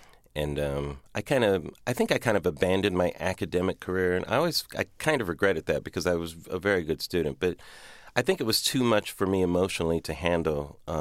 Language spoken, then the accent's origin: English; Pomona, California, United States; born or raised there